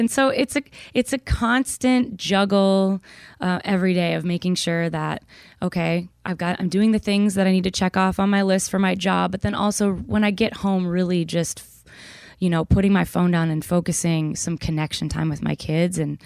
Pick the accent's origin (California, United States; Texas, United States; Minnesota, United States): Minnesota, United States; and I'm from Minnesota, so it's my home stadium.